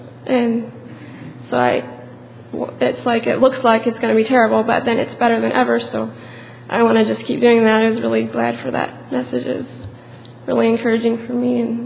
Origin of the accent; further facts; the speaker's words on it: Hillsboro, Wisconsin, United States; I'm from Hillsboro, Wisconsin.